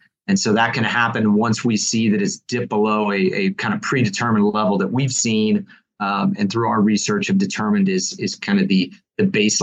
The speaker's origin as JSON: {"language": "English", "region": "Kansas", "country": "United States", "tie": "born or raised there", "said": "I grew up in Kansas, and so we had, you know, winter weather."}